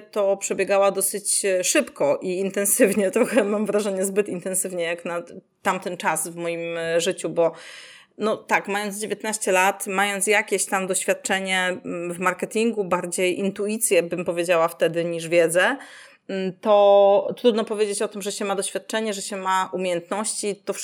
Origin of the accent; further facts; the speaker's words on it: Subcarpathian Voivodeship, Poland; moved away as an adult; pochodzę z małej miejscowości na Podkarpaciu, a pojechałam na studia do Lublina